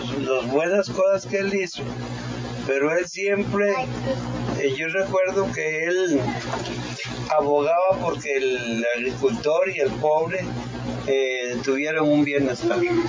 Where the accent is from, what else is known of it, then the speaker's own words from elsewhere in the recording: Costa Rica; todos somos costarricenses y debemos de vivir una democracia unida